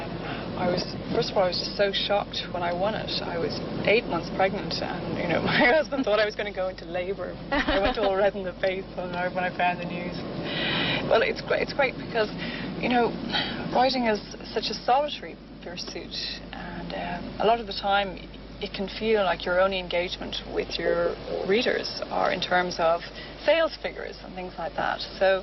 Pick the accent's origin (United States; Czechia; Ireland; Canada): Ireland; I'm a writer, a novelist. I'm from Ireland and I live in Dublin with my husband and our baby daughter.